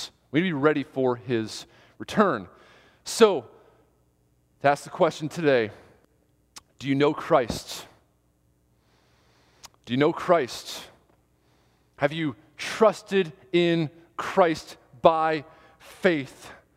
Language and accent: English; New York, United States; I'm from New York, so shoveling was a daily occurrence.